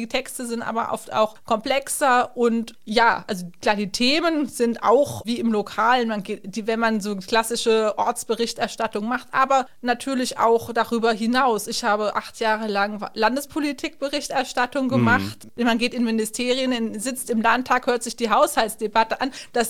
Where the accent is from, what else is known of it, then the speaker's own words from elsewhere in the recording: Hesse, Germany; Es ging einfach los vor Ort in meinem Heimatort in Hessen